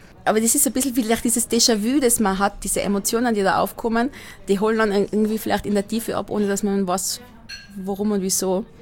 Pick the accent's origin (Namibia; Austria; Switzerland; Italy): Austria; Inzing, Tyrol; Also die Ortschaft, wo ich aufgewachsen bin, heißt Inzing.